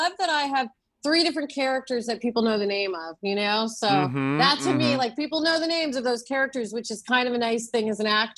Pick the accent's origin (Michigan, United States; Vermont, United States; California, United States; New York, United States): New York, United States; New York City; It freaked me out as a New Yorker because I was like, I don't understand.